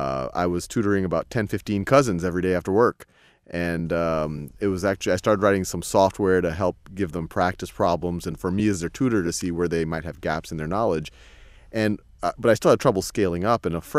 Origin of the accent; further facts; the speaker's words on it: New Orleans, Louisiana, United States; now in Boston, United States; I was living in Boston at the time, and I grew up in New Orleans